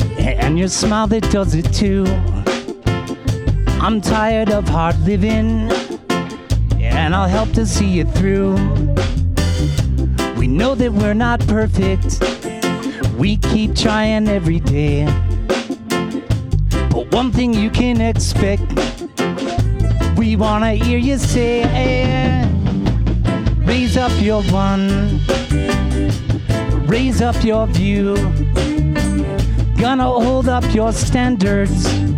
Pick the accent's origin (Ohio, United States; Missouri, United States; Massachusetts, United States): Massachusetts, United States; Boston; Yeah, East Coast, I'm from Boston, go Bruins.